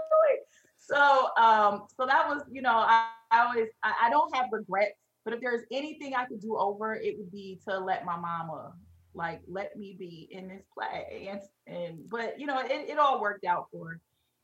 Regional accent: Detroit, Michigan, United States; So there was certainly some challenges growing up in Detroit. I grew up on the east side

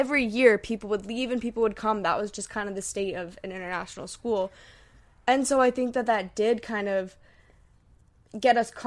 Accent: New Hampshire, United States; also born or lived in Hong Kong; when we moved back to New Hampshire from Hong Kong when we were 14, that I didn't feel in the right place here and that I didn't feel very welcome here. And I kind of put everything on that transition to coming back home

